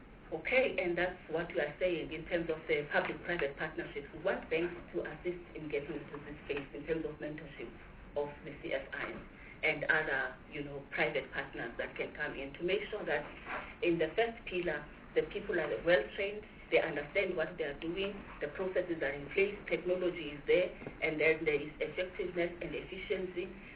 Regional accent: Tanzania; I know I come from Tanzania, so I know that it's a fact.

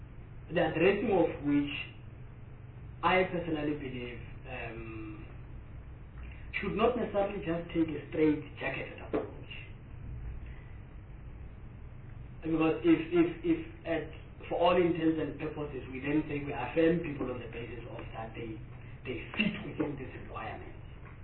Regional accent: South Africa; that is worrisome for me as a South African

